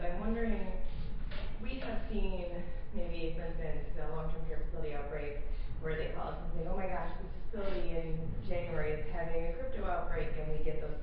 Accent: Wisconsin, United States; from Wisconsin.

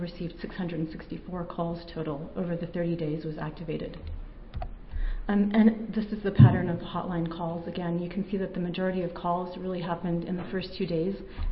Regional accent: Illinois, United States; Good morning. I'm also from Illinois, but I'm not going to be talking about Legionnaires.

